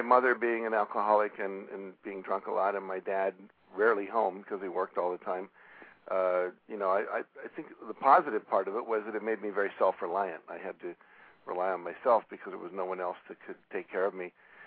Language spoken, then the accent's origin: English; West Virginia, United States; You know, I grew up in West Virginia, which at that time was before we had Alaska and Hawaii.